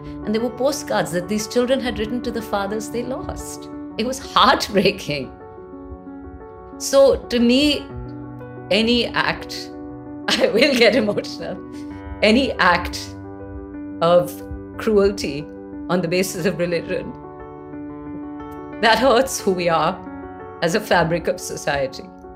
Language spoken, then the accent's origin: English; India; growing up in the India that I grew up in was fantastic, right?